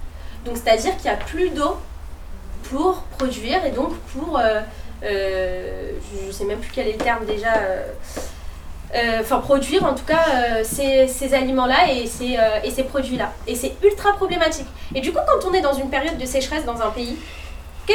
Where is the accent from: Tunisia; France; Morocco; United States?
Morocco; Je vous jure que c'est juste une conversation parce que je suis marocaine.